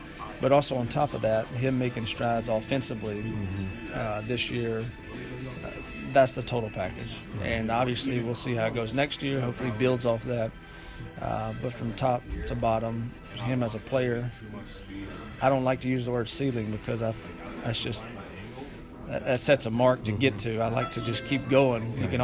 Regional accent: Mississippi, United States; We're from Mississippi. We love slow pace.

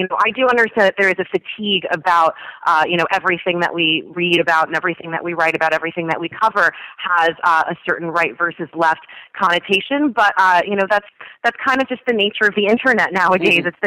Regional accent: New York City, New York, United States; I grew up in New York City, so, you know, a relatively progressive place.

